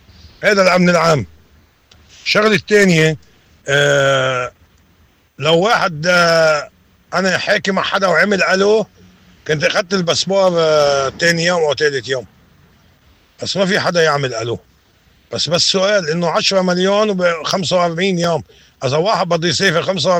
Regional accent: Lebanon; انا مواطن لبناني

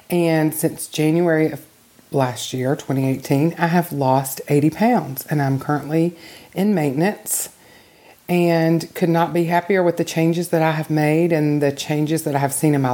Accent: Rock Hill, South Carolina, United States; I'm from Rock Hill, South Carolina.

